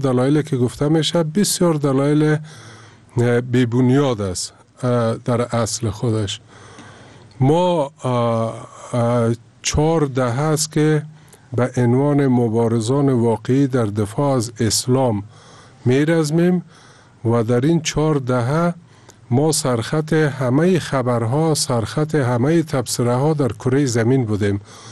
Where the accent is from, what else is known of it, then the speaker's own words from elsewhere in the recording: Kabul, Afghanistan; born there; زادگاه ما کابل است و برای ما پشترین مباحثات مباحثات قومی بوده در امتداد زندگیم